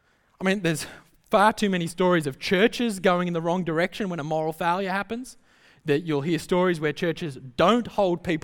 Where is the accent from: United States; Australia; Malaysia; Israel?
Australia; But we swing the other way because we're not very good as an Australian culture at forgiving.